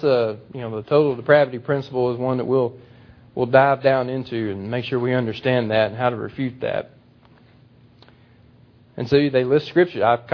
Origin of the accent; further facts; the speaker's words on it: Mississippi, United States; I grew up in South Mississippi, which is religiously predominantly Baptist.